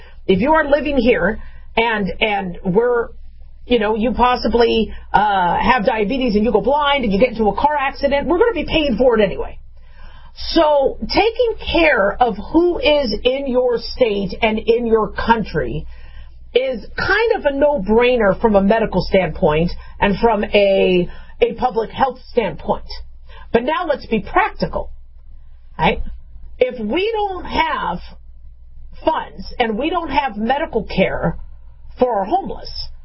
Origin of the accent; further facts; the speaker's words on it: California, United States; born there; I was born in California, so it really hurts to see fellow Californians or even migrants not have a home